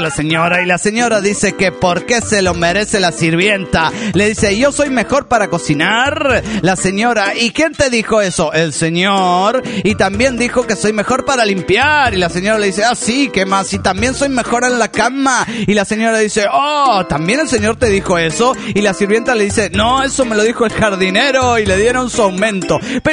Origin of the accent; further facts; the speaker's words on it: Parral, Chihuahua, Mexico; de Parral de Chihuahua, México.